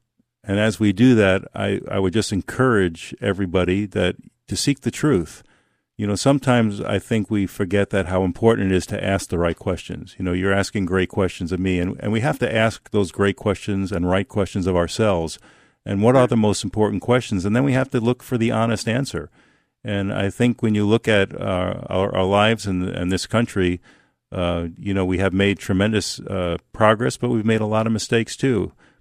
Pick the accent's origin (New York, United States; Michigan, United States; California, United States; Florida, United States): New York, United States; Bethpage; I grew up on Long Island and in New York City, back and forth. Started out in Bethpage on Long Island, went to high school out there